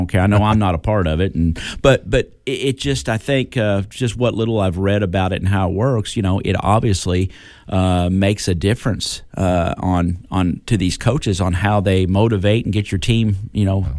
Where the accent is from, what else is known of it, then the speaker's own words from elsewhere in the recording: Florida, United States; now in Kentucky, United States; at least I've lived in Kentucky for 45 years, never, you know, I came up here from Florida